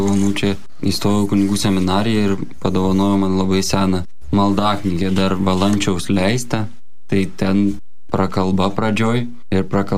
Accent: Samogitia, Lithuania; Aš kilęs iš Žemaitijos

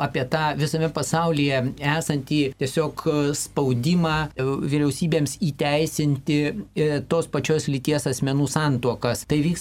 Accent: Brazil; Lithuanian is a second language; now in Lithuania; esu iš Brazilijos

